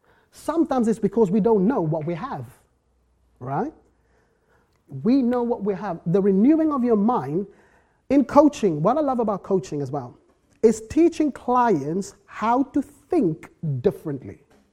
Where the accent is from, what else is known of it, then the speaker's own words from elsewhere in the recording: South Africa; I was broken growing up in South Africa.